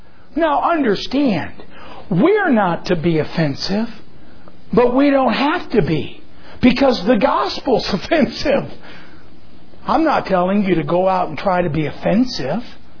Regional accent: South Bend, Indiana, United States; I grew up in South Bend, Indiana, and played there around Notre Dame and at Notre Dame.

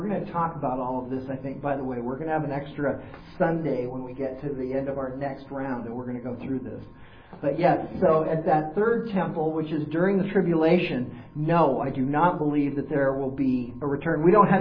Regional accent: Hailey, Idaho, United States; When I grew up in Haley, they had fires in Haley in the late 1800s.

